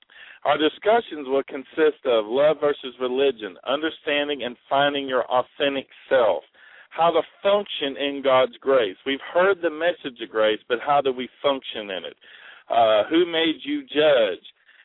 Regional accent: Russellville, Arkansas, United States; Because we're originally from Arkansas. I want to let you all know that, our audience, from Russellville, Arkansas.

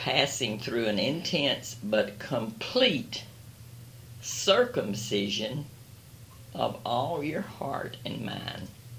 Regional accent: United States; This is where I live. I'm an American. I don't know how American I am, but I'm pretty American.

